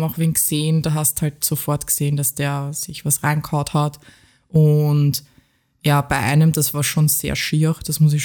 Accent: Austria; Ja, also es ist halt viel lauter als bei uns in Österreich zum Beispiel.

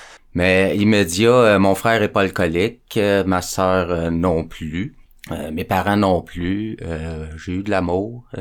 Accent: Longueuil, Quebec, Canada; Je viens de Longueuil.

